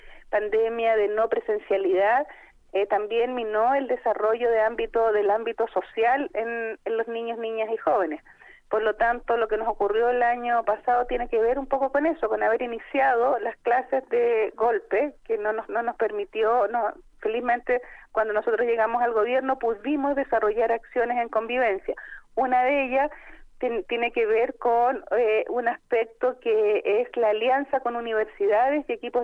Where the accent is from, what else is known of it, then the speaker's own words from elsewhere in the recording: Chile; Nosotros como chilenos tenemos que ocuparnos de la salud mental